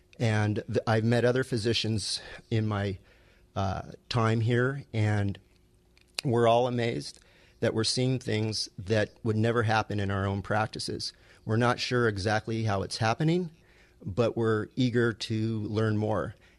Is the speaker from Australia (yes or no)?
no; Beverly Hills, California, United States; Hi, I'm a physician from Beverly Hills, California